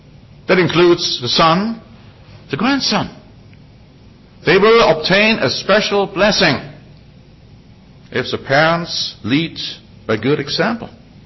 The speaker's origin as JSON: {"language": "English", "country": "United States", "said": "and I'm including myself because I'm an American too."}